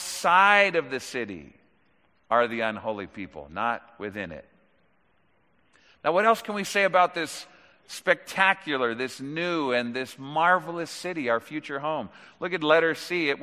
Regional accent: Sun Valley, California, United States; I hate to say this, but we used to call Sun Valley Scum Alley, my hometown.

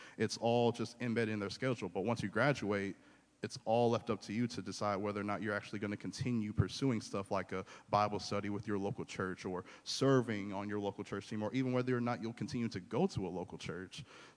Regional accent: Memphis, Tennessee, United States; I come here from Memphis, Tennessee.

